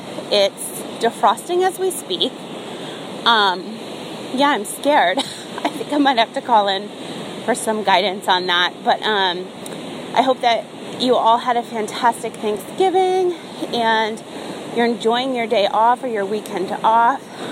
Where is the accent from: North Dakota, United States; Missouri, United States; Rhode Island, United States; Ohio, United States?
Rhode Island, United States; But there's nothing better than being on the ocean. I grew up on the ocean. I'm from Rhode Island.